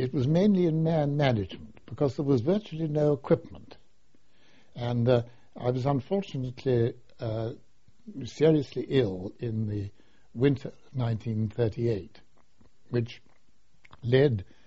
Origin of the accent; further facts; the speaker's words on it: London, United Kingdom; born there; I was born in London in 1911.